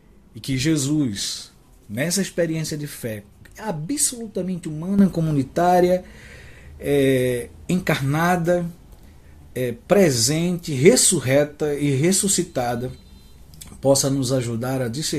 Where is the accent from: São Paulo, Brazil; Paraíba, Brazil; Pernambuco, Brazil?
Pernambuco, Brazil; now in Goiânia, Brazil; sou nordestino pernambucano, morando em Goiânia.